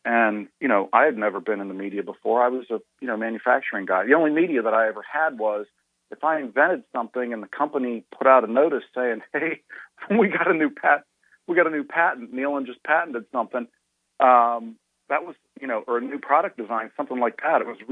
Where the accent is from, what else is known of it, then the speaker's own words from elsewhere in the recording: Ohio, United States; well, because I'm from Ohio. And Ohio and Michigan people don't like each other.